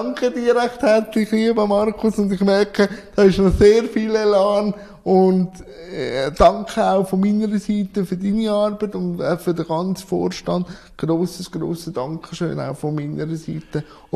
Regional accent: Zug, Switzerland; Also ich komme ja aus dem Kanton Zug

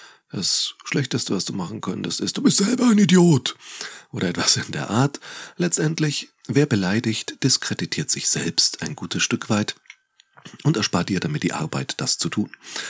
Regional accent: Nuremberg, Bavaria, Germany; born there; als gebürtiger Nürnberger, ich habe es mir nicht ausgesucht

